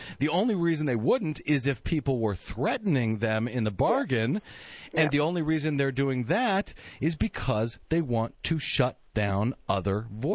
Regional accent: St. Louis, Missouri, United States; I'm from St. Louis, Missouri, originally.

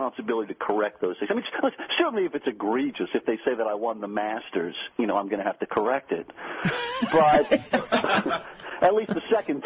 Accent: Louisiana, United States; Listen, I'm from Louisiana. We've got a constituency for that, you know.

